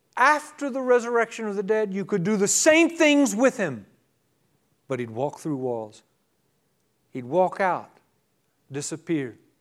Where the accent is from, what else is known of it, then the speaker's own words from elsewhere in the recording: United States; I'm an American. I understand what it means to be a patriot. I love America.